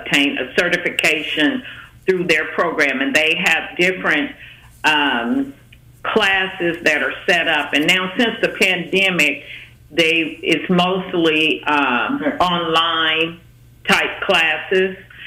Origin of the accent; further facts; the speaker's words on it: Kansas City, United States; Yes, I'm originally from Kansas City, and never left here. Been here all my life.